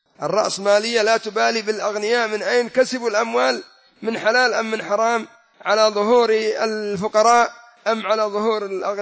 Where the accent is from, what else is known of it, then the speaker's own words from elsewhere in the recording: Yemen; عندنا في اليمن انظر من العملة من انهيار إلى انهيار